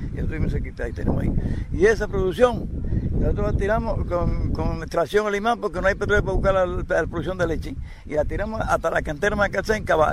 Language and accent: Spanish; Pinal Redondo, Holguín, Cuba; born there; Yo nací en Pinal Redondo, en la sierra, pero de ahí me trasladé para otro lugar y históricamente he vivido aquí en la Yúa, allí en Juan Piedra y toda esta zona de aquí.